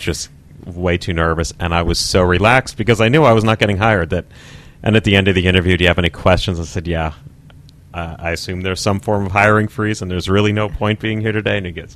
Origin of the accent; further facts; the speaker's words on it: Woodmere, New York, United States; I grew up on the South Shore in the town of Woodmere.